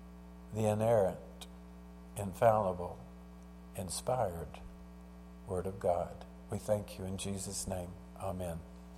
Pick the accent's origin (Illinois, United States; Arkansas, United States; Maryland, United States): Arkansas, United States; Fort Smith; also born or lived in California; I grew up in Fort Smith, Arkansas. I was born in Fort Smith, 1951. When I was about 6 months old, my dad followed, you know, the Western dream, go west, young man, go west. We moved out to California.